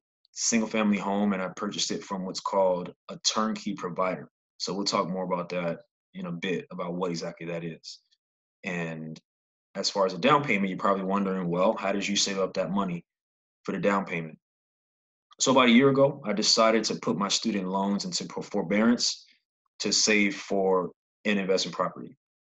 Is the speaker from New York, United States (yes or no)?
yes; Brooklyn, New York, United States; now in Inglewood, United States; I currently live in the LA area, specifically Inglewood, and I'm from Brooklyn, New York. Been in California for 3 years.